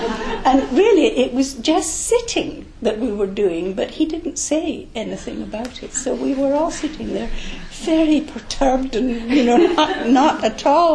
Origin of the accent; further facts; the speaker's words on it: Glasgow, Scotland, United Kingdom; born there; now in London, United Kingdom; I started in Glasgow. I was born in Glasgow in Scotland.